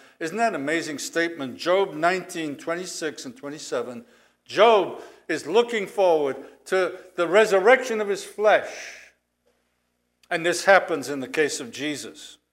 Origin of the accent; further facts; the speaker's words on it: Liverpool, North West England, United Kingdom; William Gladstone, who was from Liverpool, my hometown, a Liverpudlian, as we say.